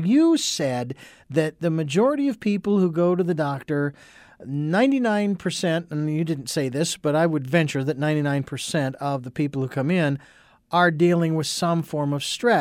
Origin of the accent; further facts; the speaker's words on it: Phoenix, Arizona, United States; moved away as an adult; I moved from Phoenix, Arizona. And I complain a lot about the heat, but I think I'm justified in to some degree. But I have to say that city, my hometown, changed so much in the 45 years that I lived there